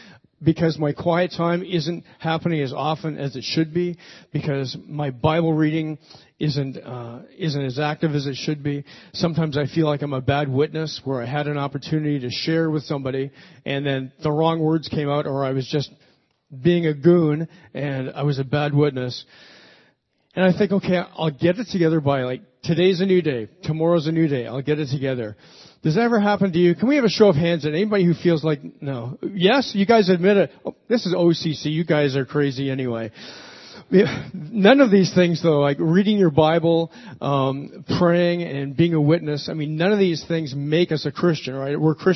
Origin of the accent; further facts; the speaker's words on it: Toronto, Ontario, Canada; I was telling them my story of working in Nashville and growing up in Toronto